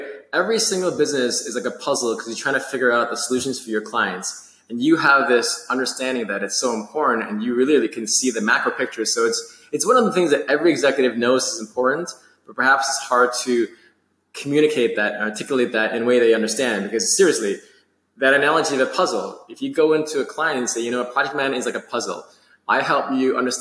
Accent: New York City, New York, United States; I don't know how it was in Europe, in the U.S., growing up in Manhattan, and I mean, growing up in New York City, where Americans love puzzles

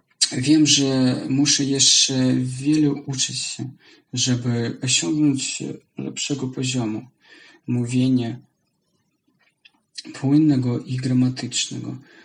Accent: Belarus; Polish is a second language; now in Poland; Jestem z Białorusi. Mieszkam w Polsce ponad 6 lat. Zacząłem uczyć się języka polskiego w 2017 roku, kiedy przyjechałem pierwszy raz do pracy do Polski.

